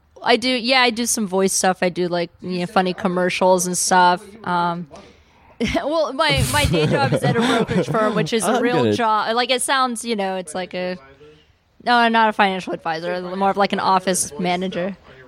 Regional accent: Pensacola, Florida, United States; I grew up in Pensacola, which has a lot of kind of Christian Baptist fundamentalist types

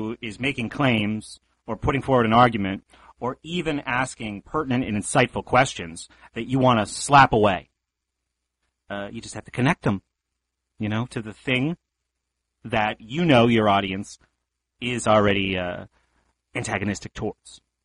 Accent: Pennsylvania, United States; born there; And, you know, I was born in 1977 in Pennsylvania.

